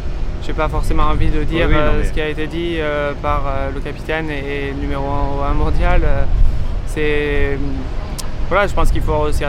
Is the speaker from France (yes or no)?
yes; France; je vais faire le maximum pour me qualifier en tant que Français.